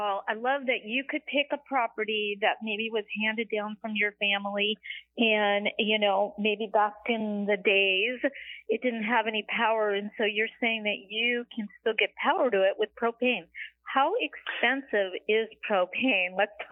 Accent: California, United States; It is a hole because I'm from California too.

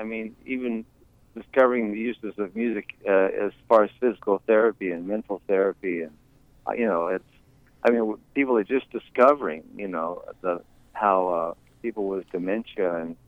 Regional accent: Turkey; now in United States; I grew up in Turkey. I was a military army brat

